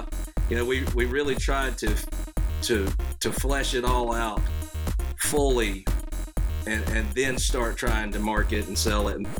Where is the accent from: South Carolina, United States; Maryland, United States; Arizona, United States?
South Carolina, United States; We're both from South Carolina. So, like, we've played music all around this area